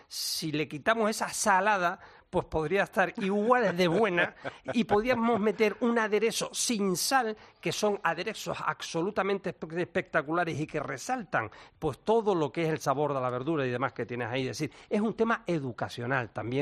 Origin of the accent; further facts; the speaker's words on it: Canary Islands, Spain; los traseros en España los estás viendo en mi tierra, en Canarias